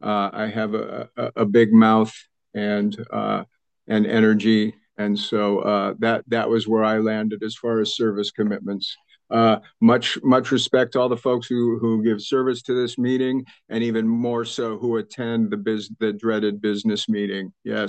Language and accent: English; California, United States; born and raised in the Bay Area, San Francisco Bay Area, and because I know there's a few Bay Areas.